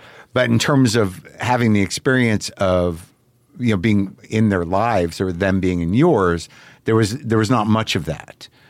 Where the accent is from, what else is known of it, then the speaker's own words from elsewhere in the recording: New Mexico, United States; But it's interesting growing up in New Mexico around indigenous people